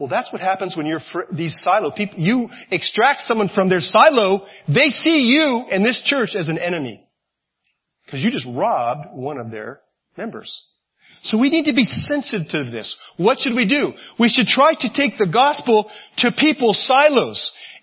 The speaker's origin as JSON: {"language": "English", "town": "Miami", "region": "Florida", "country": "United States", "said": "I only have a few fishing stories. I am from Miami."}